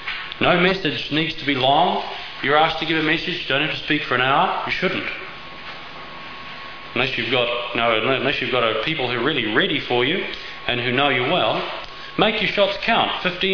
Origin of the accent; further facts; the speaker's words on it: Scotland, United Kingdom; Personally, being a Scotsman, I prefer to use just one bullet